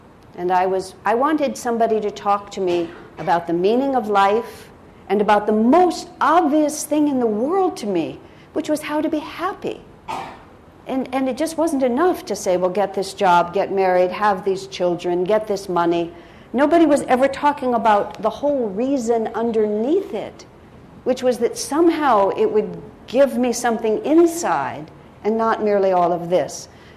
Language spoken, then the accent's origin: English; El Paso, Texas, United States; growing up in El Paso, Texas, in the United States of America, none of those thoughts were being talked about.